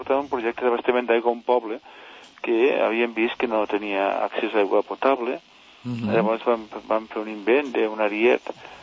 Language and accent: Catalan; Tortosa, Catalonia, Spain; vaig tornar cap a Tortosa, que jo soc de Tortosa